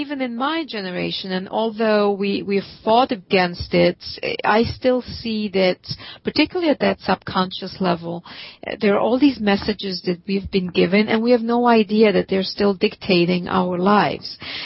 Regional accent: Switzerland; now in United States; Well, I grew up in Switzerland myself

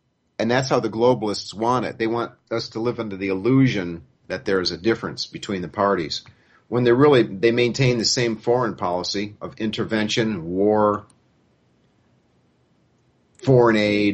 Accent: United States; I like to say in a cheeky way that I'm an American who actually knows world geography and world history.

